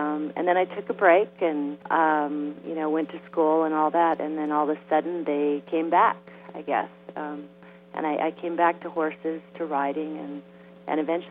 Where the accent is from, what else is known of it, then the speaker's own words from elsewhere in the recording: California, United States; Well, I guess from the beginning would be in Southern California, and I, you know, grew up horse crazy girl